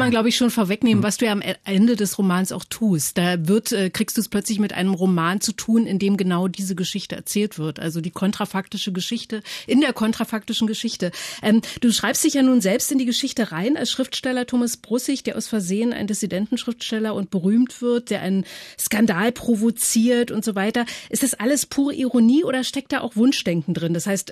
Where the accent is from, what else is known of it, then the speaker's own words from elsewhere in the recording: western Germany, Germany; Ich bin ja jetzt hier bei unserem Duo Infernale bei Marion und mir so ein bisschen der Berufswessi. Also ich bin eben im Westen Deutschlands aufgewachsen